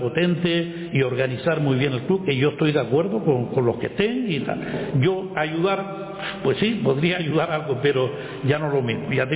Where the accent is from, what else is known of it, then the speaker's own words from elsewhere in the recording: Puerto Cabras, Canary Islands, Spain; born there; yo empecé a jugar al fútbol muy tarde, pues yo fui nadador, nací en Puerto Cabra, tres hermanos nacimos allí en aquel entonces, pero yo de los 5 años fui nadador hasta los 14 años.